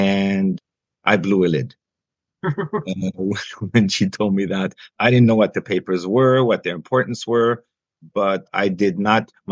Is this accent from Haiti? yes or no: yes; Haiti; now in Canada; Haitian born and raised. I immigrated to Canada in 1990 from Haiti. I don't look very dark, I know, but both of my parents were born in Haiti, and so was I.